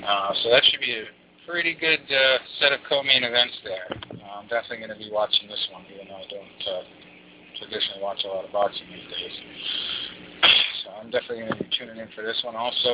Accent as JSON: {"language": "English", "town": "Dorchester", "region": "Massachusetts", "country": "United States", "tie": "born or raised there", "said": "Came from my hometown of Dorchester."}